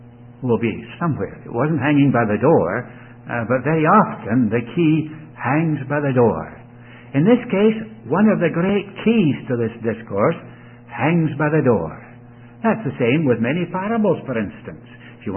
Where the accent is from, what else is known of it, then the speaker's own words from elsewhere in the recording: Scotland, United Kingdom; When I was a boy, I was brought up in Scotland by my two aunts, my grandfather, because my parents were missionaries in India. They left me in Scotland while they returned to India.